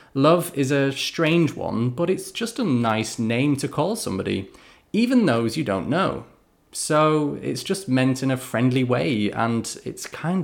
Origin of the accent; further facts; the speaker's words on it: England, United Kingdom; It's just kind of built into my brain as an Englishman.